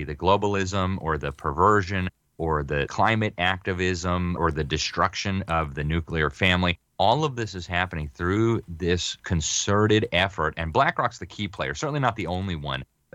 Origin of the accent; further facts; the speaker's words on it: Florida, United States; My home state of Florida has divested billions of dollars.